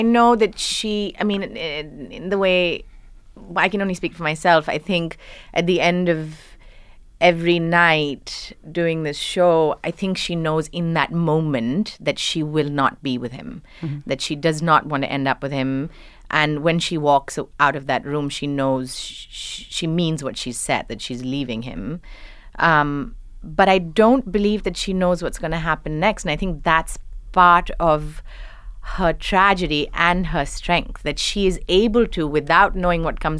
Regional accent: India; as an Indian woman that grew up in India with this, the language being something that defines you.

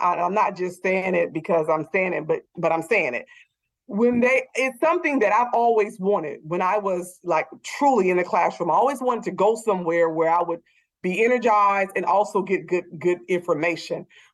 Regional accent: the South, United States; You know, I'm from the South.

